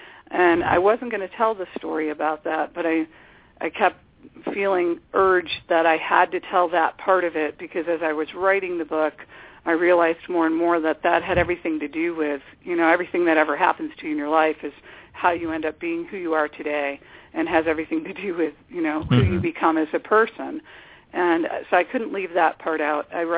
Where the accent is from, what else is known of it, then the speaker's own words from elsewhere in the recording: Chicago, Illinois, United States; Well, I grew up in Chicago, Illinois, on the northwest side, and I attended local schools until high school.